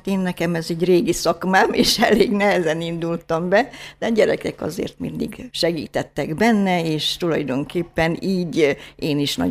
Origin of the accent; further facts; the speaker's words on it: Kiskunhalas, Bács-Kiskun, Hungary; Kiskunhalason születtem, itt is éltem, és tulajdonképpen a gyermekkorom az nagyon jó volt.